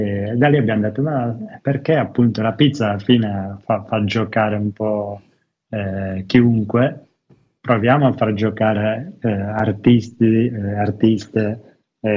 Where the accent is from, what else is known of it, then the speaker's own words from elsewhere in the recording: Rome, Lazio, Italy; Io sono romano, quindi magari una base cacio e pepe